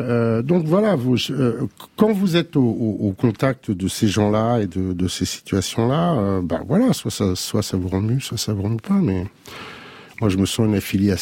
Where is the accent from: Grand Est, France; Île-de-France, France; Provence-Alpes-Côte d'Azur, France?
Île-de-France, France; Nanterre; Moi, je suis né à Nanterre, j'ai grandi à Nanterre pendant 20 ans, dans une cité HLM, parents ouvriers.